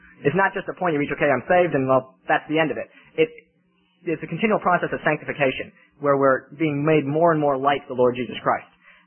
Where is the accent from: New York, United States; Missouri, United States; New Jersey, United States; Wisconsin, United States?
Wisconsin, United States; Green Bay; I'm from Green Bay, Wisconsin, and it's a long ways down to Tuscaloosa, Alabama.